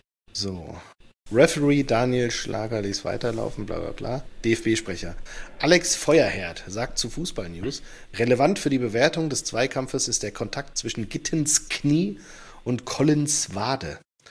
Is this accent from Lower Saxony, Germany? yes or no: no; Frankfurt, Hesse, Germany; Ich als Frankfurter denke mir, na endlich ist sowas auch mal am Tag danach möglich.